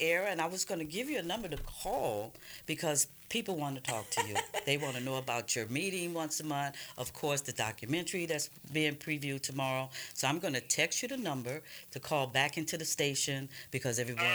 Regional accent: Illinois, United States; accent: Chicago; That's my Chicago accent.

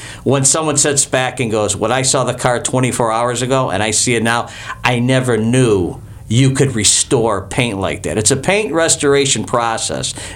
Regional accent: Cleveland, Ohio, United States; moved away; I'm from Cleveland, Ohio. I moved down here 3 years ago.

